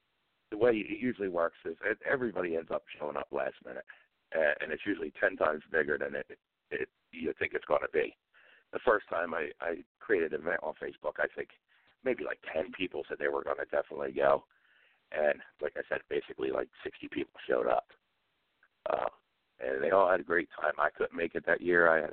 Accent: Trenton, New Jersey, United States; I grew up on Lamberton Street, right in the heart of, South Trenton River area there, down by the river, last street on the river.

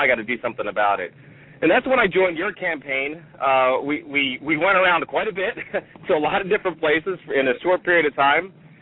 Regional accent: Washington, District of Columbia, United States; born there; I was born in Washington, D.C., attended University of Maryland, graduated with a degree in political science, politics, and government, and then joined the Navy

